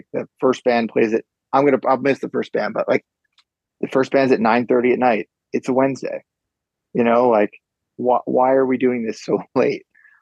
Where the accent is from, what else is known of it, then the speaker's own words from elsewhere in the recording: New Jersey, United States; But I mean, like so I grew up in New Jersey. So I grew up in North Jersey. So I was pretty close to New York.